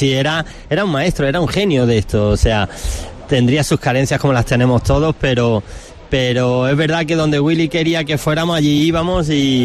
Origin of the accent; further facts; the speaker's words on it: Granada, Andalusia, Spain; Yo nací en el Zaidín y me crié en el Zaidín.